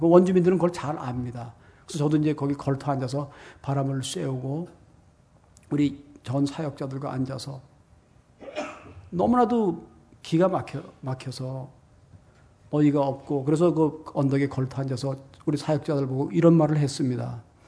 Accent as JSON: {"language": "Korean", "region": "Seoul", "country": "South Korea", "tie": "born or raised there", "said": "제가 어린 시절에 저희 동네 앞에 저기 전 서울에서 태어났습니다."}